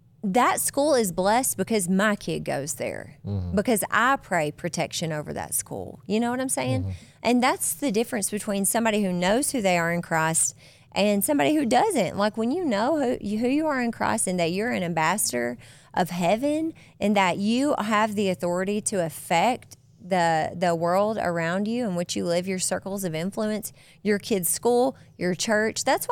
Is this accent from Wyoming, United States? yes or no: no; Tennessee, United States; Anyway, maybe that's why it bugged me because I'm from Tennessee.